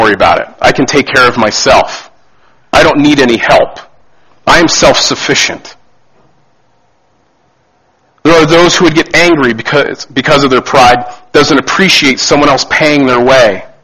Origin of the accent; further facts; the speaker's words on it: New Jersey, United States; Growing up in New Jersey, the entire state is tolled.